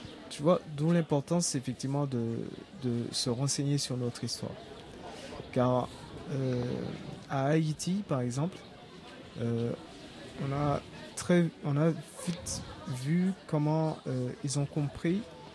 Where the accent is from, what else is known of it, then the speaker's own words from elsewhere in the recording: Martinique; moi je parle en tant que Martiniquais